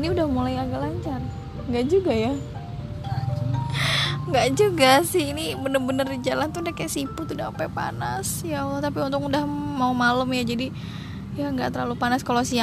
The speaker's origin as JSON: {"language": "Indonesian", "town": "Bogor", "region": "West Java", "country": "Indonesia", "said": "Oke, kita tuh anak Bogor yang nyasar ke anak-anak Sukabumi."}